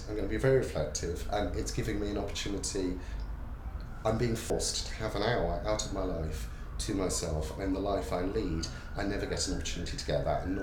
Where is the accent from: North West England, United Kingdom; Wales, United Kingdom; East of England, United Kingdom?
Wales, United Kingdom; Cardiff; I am 48 years old, I had to think there, and I'm from Cardiff in Wales.